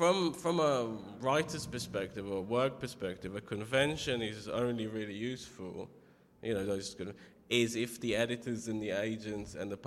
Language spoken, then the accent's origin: English; United Kingdom; I mean, even being a British writer, is you're kind of excluded from the American sphere.